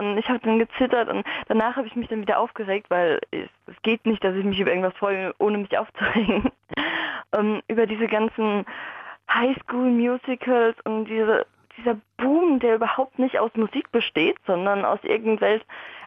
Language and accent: German; Pirmasens, Rhineland-Palatinate, Germany; Ich bin aus der Pfalz und Hallöchen.